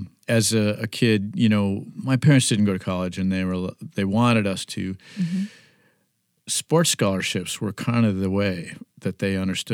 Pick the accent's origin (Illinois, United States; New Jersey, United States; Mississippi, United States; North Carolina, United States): Illinois, United States; Well, I grew up near Chicago, five brothers in a little tiny house.